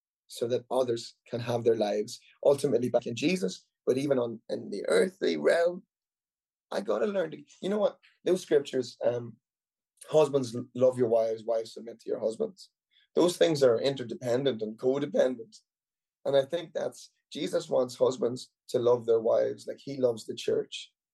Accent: Ireland; You have to remember, I'm an Irishman, I'm rowdy

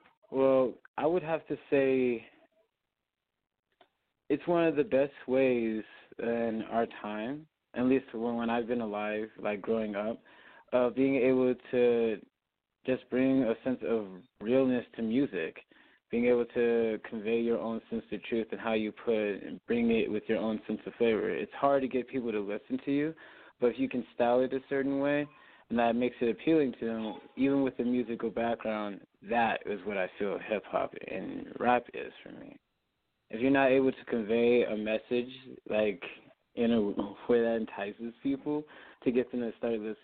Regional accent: Waukegan, Illinois, United States; now in Denver, United States; I'm actually I've been in Colorado for the past 7 years. I'm currently out here in Denver, Colorado, just right in the heart of downtown. But like I came here from the Midwest, originally from Illinois, just like Waukegan area, 45 minutes outside of Chicago.

